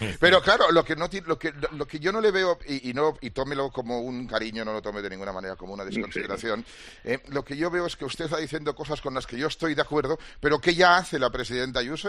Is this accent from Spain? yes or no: yes; Barcelona, Catalonia, Spain; yo soy de Barcelona